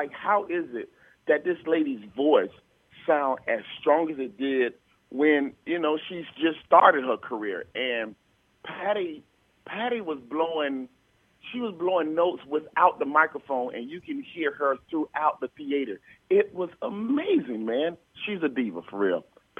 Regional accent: Jacksonville, Florida, United States; I reside in Jacksonville, Florida, which that's, you know, my hometown, you know, born and raised right here in Jacksonville.

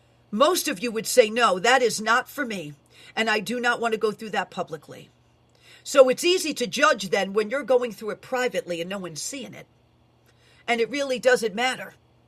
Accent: New York City, New York, United States; I know some of you think I yell, but I'm Italian from the Bronx, and that this is how I'm wired, people.

